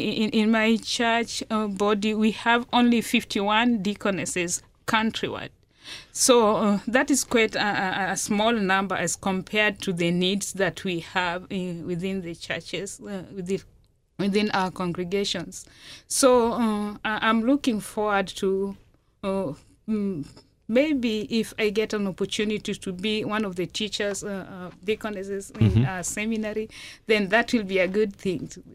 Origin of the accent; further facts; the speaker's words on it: Kenya; now in St. Louis, United States; I'm from Kenya.